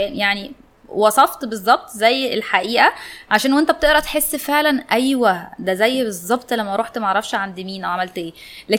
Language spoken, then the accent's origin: Arabic; Egypt; اللي هي اللي كبرنا عليها في مصر